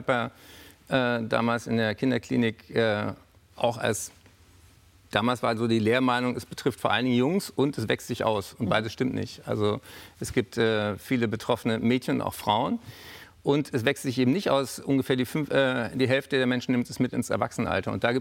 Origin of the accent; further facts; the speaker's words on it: Berlin, Germany; in Berlin, in meiner Heimatstadt